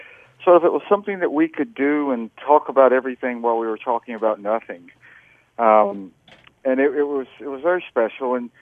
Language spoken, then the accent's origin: English; Jackson, Mississippi, United States; when I was growing up in Mississippi in the 60s and early 70s